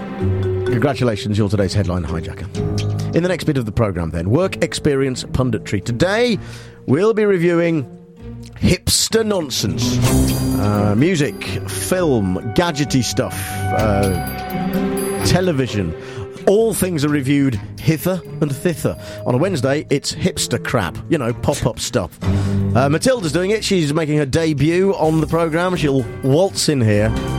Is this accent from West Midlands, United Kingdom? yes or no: yes; Nuneaton, West Midlands, United Kingdom; It's a memoir about growing up in Nuneaton in the 1980s.